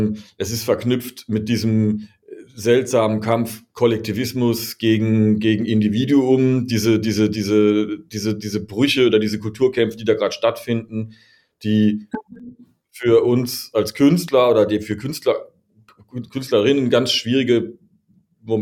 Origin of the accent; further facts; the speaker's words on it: Germany; man ist natürlich sowieso als Deutscher ist es immer schwierig, darüber zu sprechen.